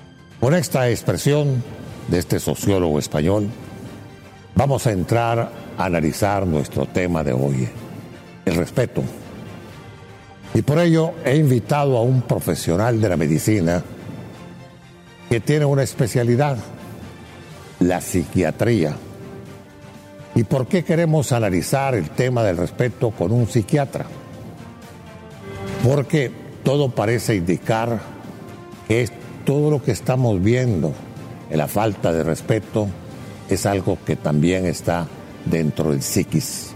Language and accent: Spanish; Honduras; Y aquí nos incluimos a nosotros como sociedad hondureña.